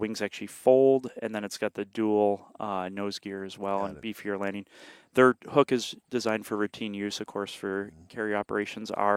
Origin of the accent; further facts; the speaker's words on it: Illinois, United States; growing up in Illinois, sorry, you know, Illinois public school education.